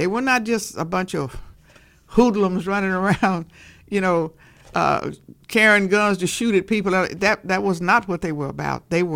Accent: Oklahoma, United States; born there; Now, I'm almost 80 years old, and I was born in Oklahoma.

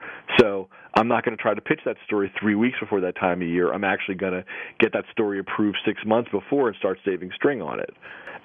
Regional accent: Philadelphia, Pennsylvania, United States; Big five. I'm from Philadelphia.

